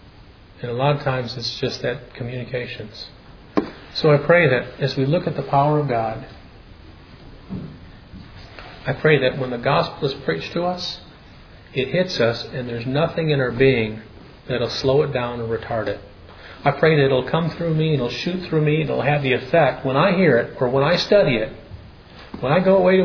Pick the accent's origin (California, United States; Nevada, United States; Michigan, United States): Michigan, United States; and I come from Michigan, every once in a while Michigan's going to play Michigan State.